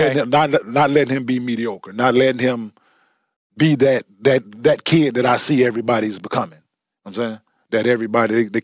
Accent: Dallas, Texas, United States; I grew up in Dallas.

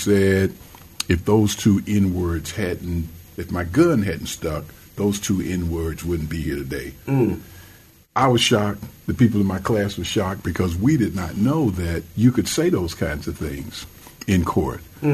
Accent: Midville, Georgia, United States; I grew up in South Georgia in a little place called Midville

